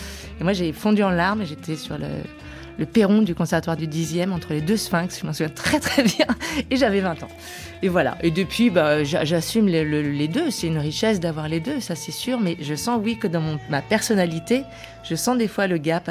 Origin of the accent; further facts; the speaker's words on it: Chile; first language es; French is a second language; now in France; ma langue maternelle, j'ai vécu un an au Chili. Donc la langue, c'était vraiment l'espagnol, etc. Je n'ai pas vraiment de famille française. Je suis arrivée en France avec ma mère qui avait un gros accent si elle essayait de parler français. Ensuite, je suis retournée au Chili faire un an de maternelle.